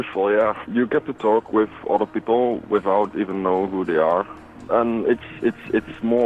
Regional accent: Netherlands; Yeah, I'm from the Netherlands.

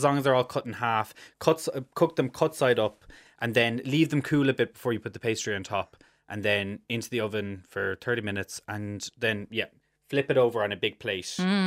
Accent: Kirribinny, County Cork, Ireland; now in Dublin, Ireland; I'm from Kirribinny in County Cork, yeah.

